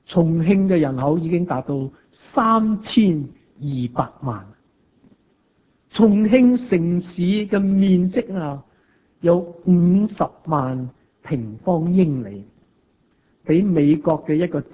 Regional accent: Hong Kong; born there; 我自己呢是1982年才第一次回去国内，我在香港出世，

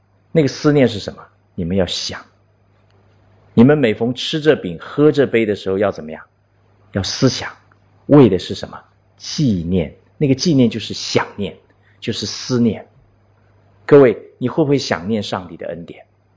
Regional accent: Taiwan; 我不晓得你们懂不懂福建话啊？我从台湾来，我会讲福建话、闽南话啊。

